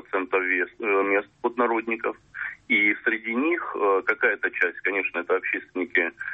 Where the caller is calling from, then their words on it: Moscow, Russia; Из Москвы.